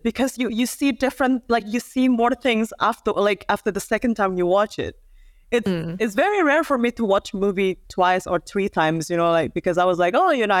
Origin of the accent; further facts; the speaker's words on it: Indonesia; I'm originally come from Indonesia. I've been living abroad for the past 13 years. I just came back actually at the beginning of the year to Indonesia